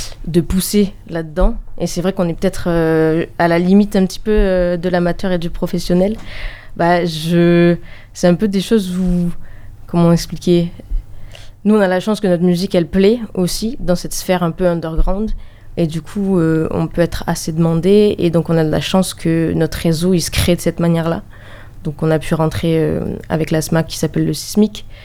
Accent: Marseille, Provence-Alpes-Côte d'Azur, France; On est de Marseille

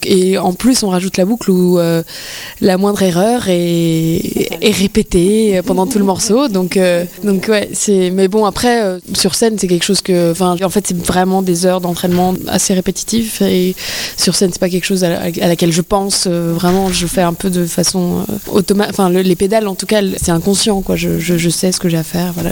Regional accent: Brazil; now in France; Oui, je suis brésilienne, je suis née au Brésil, mais j'habite en France depuis 12 ans, 13 ans

